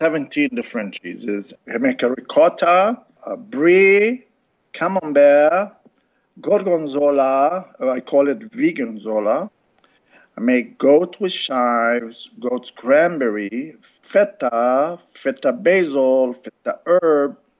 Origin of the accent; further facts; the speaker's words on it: Casablanca, Casablanca-Settat, Morocco; also born or lived in France; now in United States; I was raised in Casablanca and France. My parents are Lebanese, and I've been in this country for over 40 years.